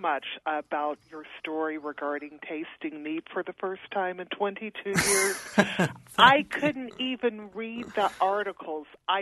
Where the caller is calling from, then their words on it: Columbus, Ohio, United States; I'm the lady from Columbus who always sends ideas to you.